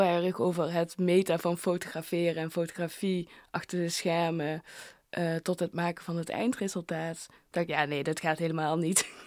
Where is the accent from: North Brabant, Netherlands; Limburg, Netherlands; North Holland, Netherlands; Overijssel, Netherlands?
Limburg, Netherlands; Maastricht; daar komt bij dat dat Maastricht is. Dus dat dat kenmerkend is van waar ik vandaan kom, waar ik ben opgegroeid voor mijn moeder.